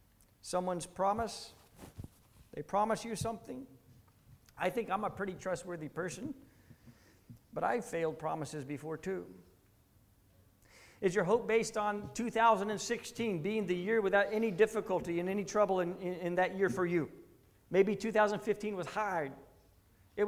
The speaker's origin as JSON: {"language": "English", "country": "United States", "said": "I mean, I'm American. I come from the States, and you all know that, I think."}